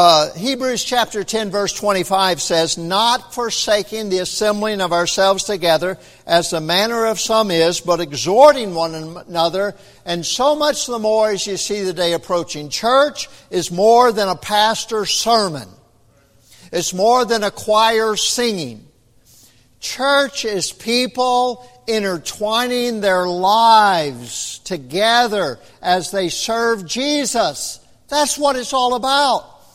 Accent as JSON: {"language": "English", "region": "the South", "country": "United States", "said": "And, you know, I'm from the South. I got a little rebel in me."}